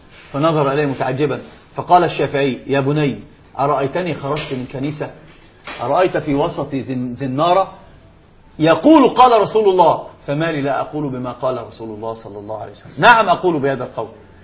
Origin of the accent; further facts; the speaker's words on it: Egypt; يعني ده اسمه العوجان عندنا في مصر بيتعوج فبيتعوج.